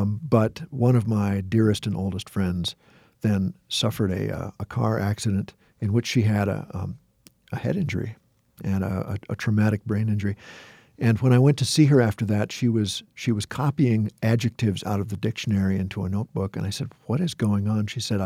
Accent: Osakis, Minnesota, United States; When I was growing up in Osakis, Minnesota, there were a couple of guys named Tommy and Darwin

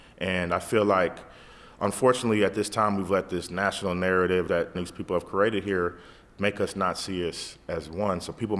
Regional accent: Milwaukee, Wisconsin, United States; You know, I'm from Milwaukee, Wisconsin.

